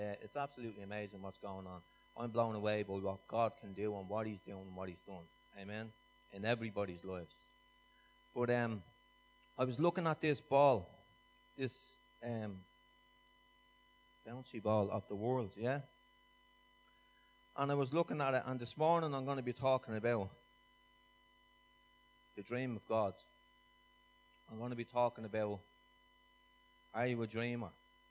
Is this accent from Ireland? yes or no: yes; Clondalkin, Leinster, Ireland; I'm married to Adele. I'm from Clondalkin.